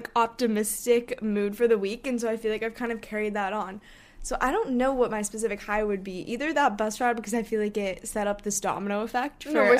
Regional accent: Hong Kong; one of our friends that we grew up with in Hong Kong, she goes to school in London now

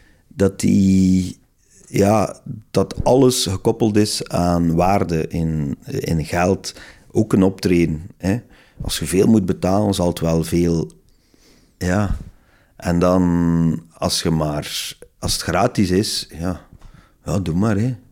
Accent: Zulte, Flanders, Belgium; also born or lived in Waregem; Maar ik ben eigenlijk geboren in Waregem, opgegroeid in Zulte. Dus dat is mijn regio, weet je.

